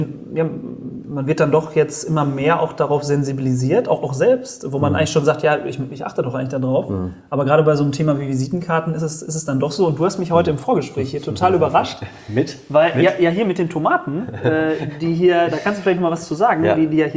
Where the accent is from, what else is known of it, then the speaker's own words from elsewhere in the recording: Detmold, North Rhine-Westphalia, Germany; zu Hause, bei uns in Ostwestfalen-Lippe in Detmold.